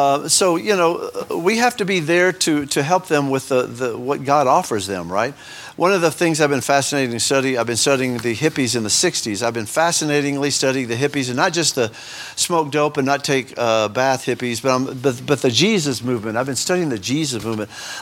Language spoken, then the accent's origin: English; Houston, Texas, United States; because I'm from Houston, so I like a good old Houston tale or whatever.